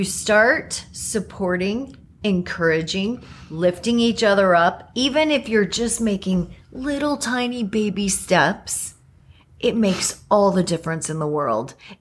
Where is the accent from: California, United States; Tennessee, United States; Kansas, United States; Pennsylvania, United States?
Kansas, United States; because, you know, I grew up in Kansas, and so we consider Kansas City Chiefs our team.